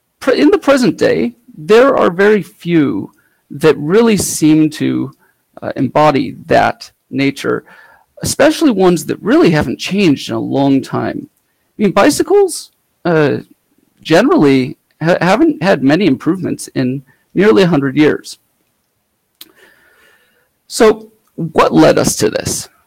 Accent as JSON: {"language": "English", "town": "Seattle", "region": "Washington", "country": "United States", "said": "So I'm from Seattle, and I'm co-organizer of SGL, the Seattle GNU Linux Conference."}